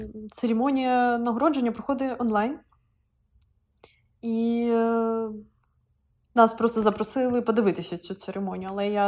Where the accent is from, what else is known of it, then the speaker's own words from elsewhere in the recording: Kharkiv, Kharkiv Oblast, Ukraine; ми поїхали до Харкова, наше рідне місто